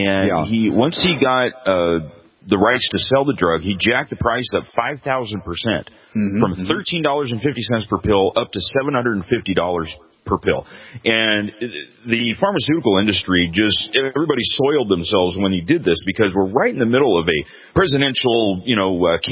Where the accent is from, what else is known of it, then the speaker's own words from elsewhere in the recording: Pacific Northwest, United States; I'm from the Pacific Northwest.